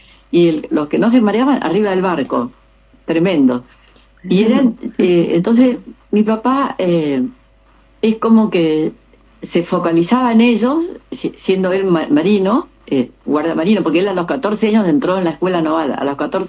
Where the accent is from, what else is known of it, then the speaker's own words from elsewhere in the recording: Corning, New York, United States; born there; estuvo un año haciendo una pasantía en Corning, Nueva York, donde yo nací